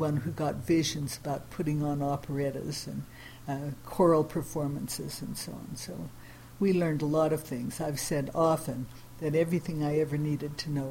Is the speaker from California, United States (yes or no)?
yes; San Francisco, California, United States; I figure that I had the ideal church rearing in San Francisco, California.